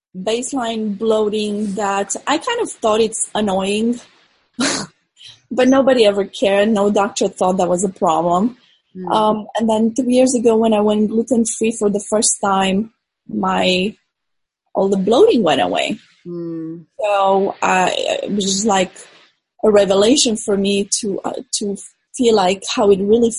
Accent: Romania; English is a second language; I grew up in Romania, and they really love antibiotics there.

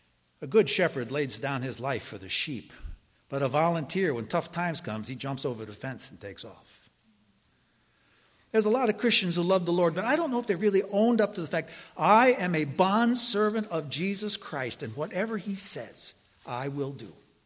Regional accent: Long Island, New York, United States; also born or lived in Brooklyn; You know, I grew up born in Brooklyn, grew up out on Long Island.

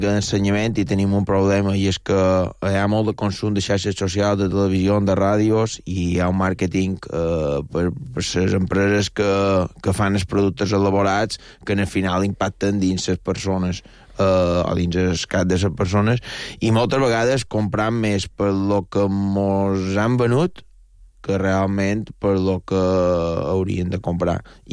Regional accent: Artà, Balearic Islands, Spain; ja som d'Artà

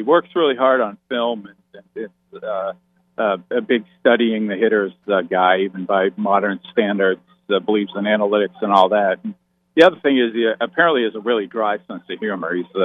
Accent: Ireland; I got sunburn getting off the plane, being Irish and all, so pretty hopeless for me down here.

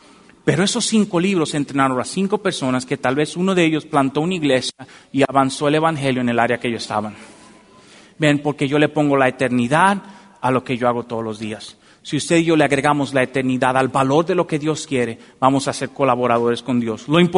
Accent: Dominican Republic; Yo recuerdo en mi país, en República Dominicana, se va mucho la electricidad.

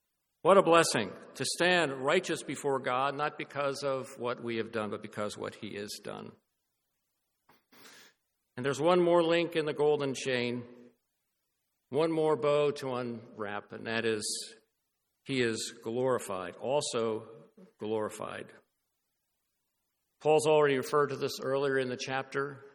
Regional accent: New Holland, United States; I remember growing up in New Holland, I loved playing outside, but then the call would come … time to come in for supper.

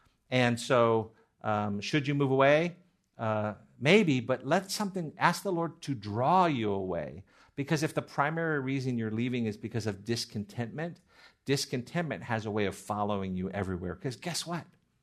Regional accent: California, United States; you visit Montana, and they're not happy to see you visiting as a Californian.

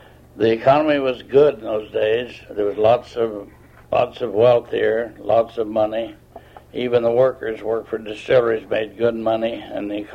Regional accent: Republic, Missouri, United States; born there; I was born in Republic, Missouri in 1911, July the 11th.

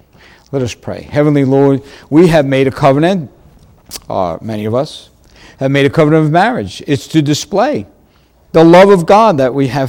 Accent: New York, United States; I didn't see that when I was growing up in New York too often.

